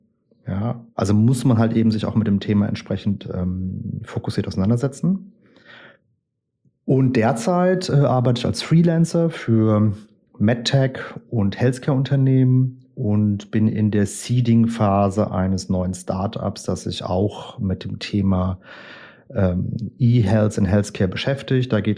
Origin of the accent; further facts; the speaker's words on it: Germany; now in Portugal; 44 Jahre. Ich bin Deutscher, lebe in Portugal.